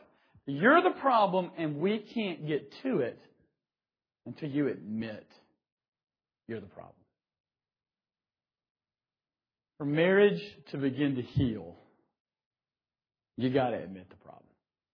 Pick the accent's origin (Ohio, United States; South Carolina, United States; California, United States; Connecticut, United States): South Carolina, United States; I'm from South Carolina